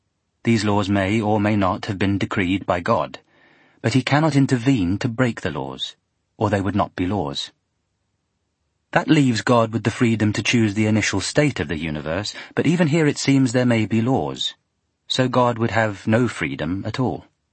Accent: England, United Kingdom; born or raised there

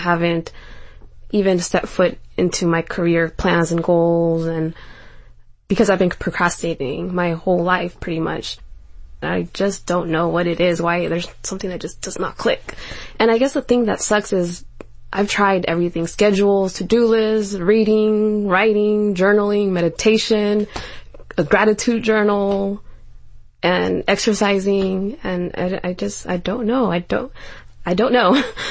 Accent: San Francisco, California, United States; I'm 27 years old. I came from San Francisco, California.

